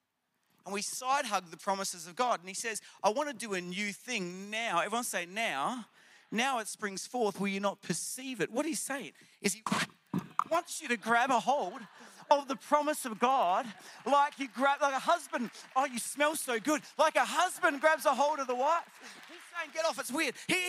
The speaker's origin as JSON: {"language": "English", "country": "Australia", "said": "And being an Australian man, I grabbed the back of the motorbike."}